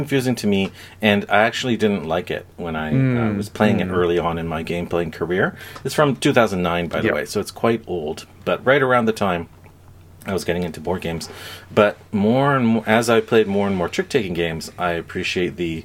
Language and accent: English; Canada; I'm Japanese Canadian